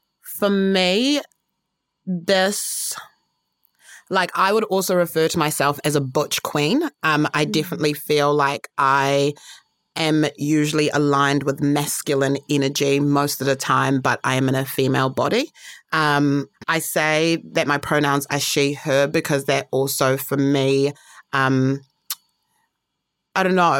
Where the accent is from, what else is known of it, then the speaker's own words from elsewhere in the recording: Harare, Zimbabwe; born there; moved away; I was born in Zimbabwe, Harare, proud Zimbabwean.